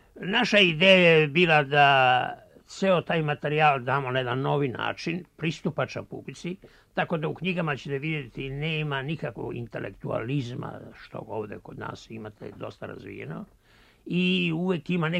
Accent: Serbia; Mi smo očevidno postupali kao Srbi u odbrani nacionalnih interesa.

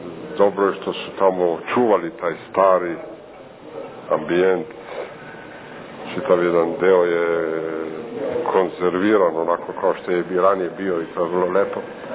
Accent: Prizren, Prizren District, Kosovo; moved away; Ja sam rođen ovdje u Prizrenu, živo tamo u stvari do kapitulacije Italije 43. godine.

